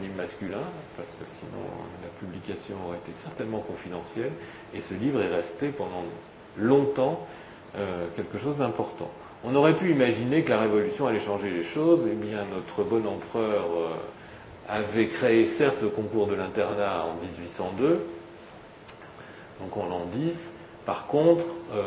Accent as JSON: {"language": "French", "town": "Paris", "region": "Île-de-France", "country": "France", "said": "je suis parisien d'origine, je peux le dire"}